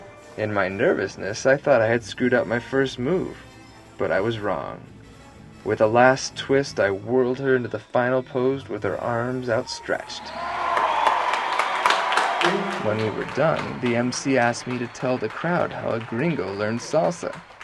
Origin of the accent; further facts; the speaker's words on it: Los Angeles, California, United States; I grew up in Los Angeles, but I didn't know the first thing about dancing salsa.